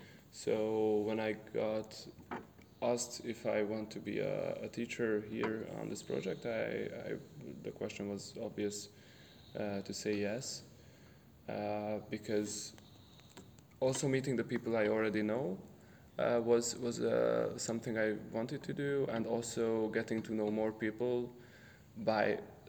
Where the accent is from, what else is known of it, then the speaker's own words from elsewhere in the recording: Hosszúpályi, Hajdú-Bihar, Hungary; Well, the village's name is Hosszúpályi. My hometown, I usually address Debrecen.